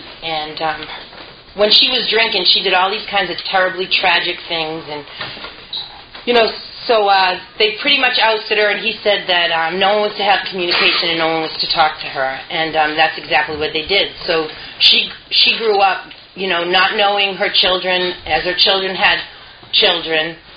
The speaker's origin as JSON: {"language": "English", "town": "Worcester", "region": "Massachusetts", "country": "United States", "tie": "born or raised there", "said": "And I grew up in Worcester."}